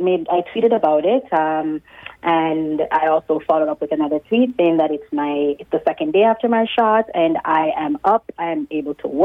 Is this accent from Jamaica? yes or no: yes; Jamaica; And like I said, I'm Jamaican.